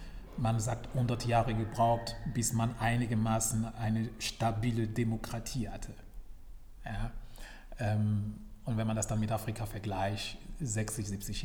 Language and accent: German; Burkina Faso; Ich komme aus Burkina Faso.